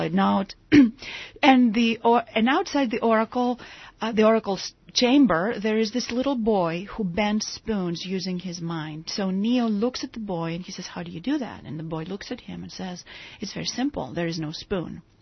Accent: Greece; I'm originally from Greece, so I had this fortune of being raised with mythology.

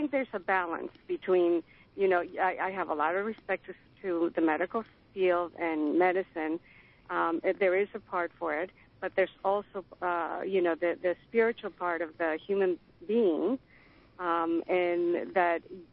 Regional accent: Mexico; Well, I come from Mexico

